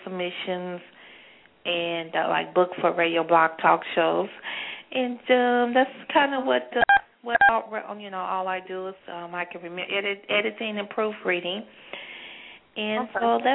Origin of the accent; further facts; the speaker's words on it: Kansas City, United States; I'm from Kansas City.